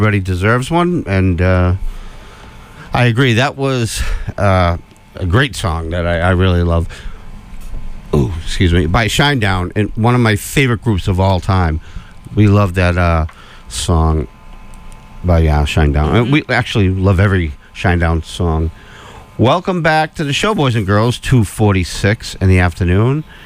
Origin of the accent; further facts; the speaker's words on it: Boston, Massachusetts, United States; and I'm from Boston, I say supper.